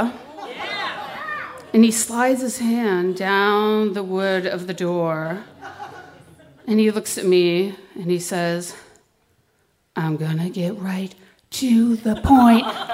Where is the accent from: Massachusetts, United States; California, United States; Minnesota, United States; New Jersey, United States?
Massachusetts, United States; Boston; because I grew up in Boston.